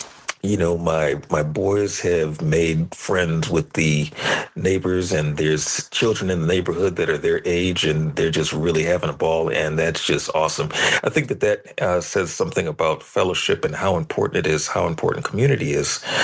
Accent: Tacoma, Washington, United States; I am hailing from Tacoma, Washington

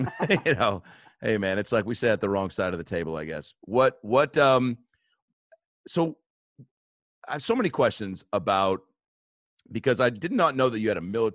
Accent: Seattle, Washington, United States; born or raised there

